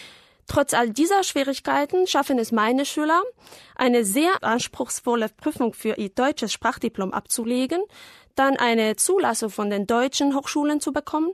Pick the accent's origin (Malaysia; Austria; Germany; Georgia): Georgia; German is a second language; ich komme aus Georgien. Ich bin im Jahr 1985 geboren.